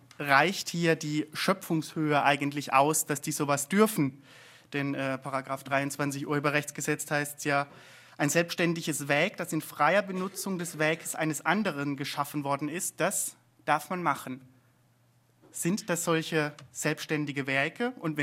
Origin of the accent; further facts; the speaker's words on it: Freiburg, Baden-Württemberg, Germany; Dieses Foto hier habe ich letztes Jahr, wo ich herkomme, in Freiburg gemacht.